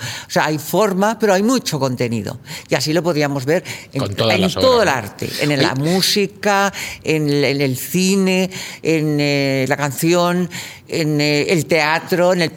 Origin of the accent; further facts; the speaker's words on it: Catalonia, Spain; now in Valencia, Spain; porque yo soy catalana, pero bueno, yo me siento hija del mundo.